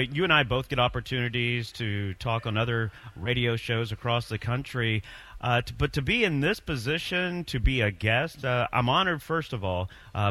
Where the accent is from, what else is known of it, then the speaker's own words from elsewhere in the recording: Huntsville, Alabama, United States; And my talk show career began in April of 2008 down in my hometown of Huntsville.